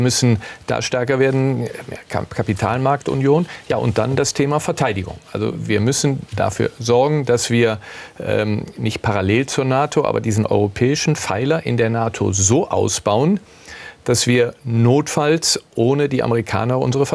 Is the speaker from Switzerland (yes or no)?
no; Rhineland, Germany; Ja, als Rheinländer würde ich sagen, tät noch mal Jotje Jange.